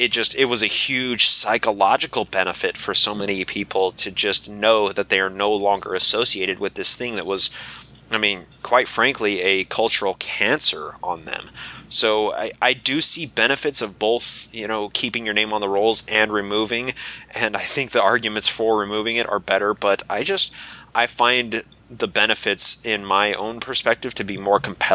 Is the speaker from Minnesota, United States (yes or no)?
no; Utah, United States; oh, where are you from? And I would say Utah, and instantly they get a smile on their face, and oh, are you a member?